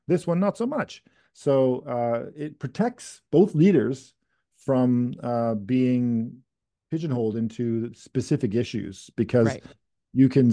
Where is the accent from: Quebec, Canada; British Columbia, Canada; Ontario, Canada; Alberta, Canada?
British Columbia, Canada; Langley; I grew up in Langley, and it's always conservative there, always, and still pretty much is.